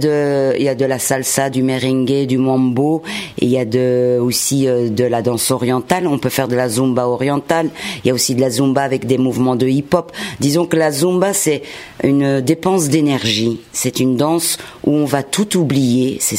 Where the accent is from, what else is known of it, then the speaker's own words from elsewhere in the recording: Belgium; now in France; Oui, j'ai grandi en Belgique. J'ai immigré là, enfin immigré. Disons que mon père est un ancien footballeur marocain qui a été recruté par une équipe néerlandophone en Belgique. Il a joué là-bas et on l'a suivi tout simplement.